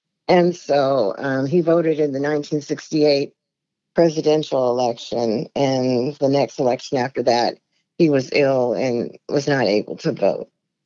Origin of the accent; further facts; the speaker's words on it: Everett, Washington, United States; I grew up in Everett, Washington, and my paternal and maternal grandparents were from Selma, Alabama.